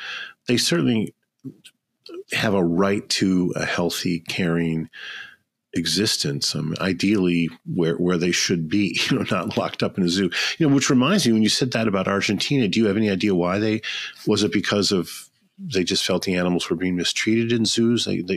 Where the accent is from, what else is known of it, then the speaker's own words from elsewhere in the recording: Chicago, Illinois, United States; Yeah, no, I mean, I grew up with in Chicago.